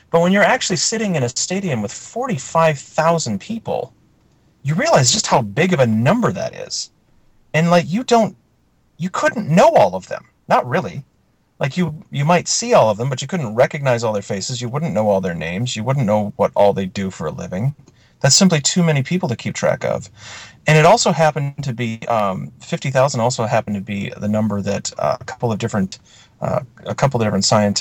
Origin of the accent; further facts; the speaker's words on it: Wisconsin, United States; You know, growing up in Wisconsin, as I did, you know, we didn't play Dungeons and Dragons on Sunday.